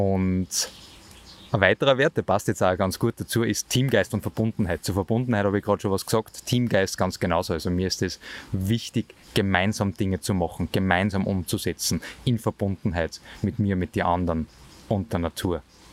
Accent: Austria; born there; ich bin weiß, ich bin in Österreich geboren

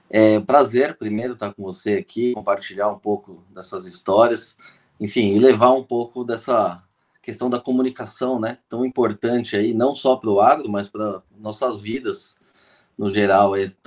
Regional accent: São Paulo, Brazil; vivi a minha vida toda em São Paulo, ainda moro em São Paulo

